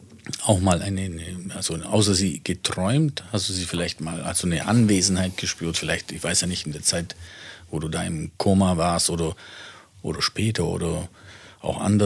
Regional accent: Italy; als Italiener

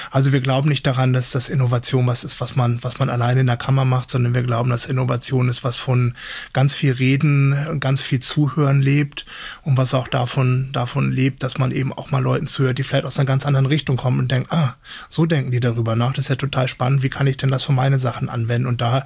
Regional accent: Hamburg, Germany; now in Marburg, Germany; Man hört es vielleicht schon ein bisschen so vom Hintergrund Hamburger, Norddeutscher.

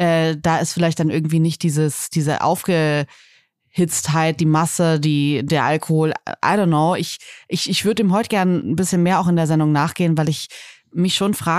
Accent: Northern Germany, Germany; Ich komme aus Norddeutschland

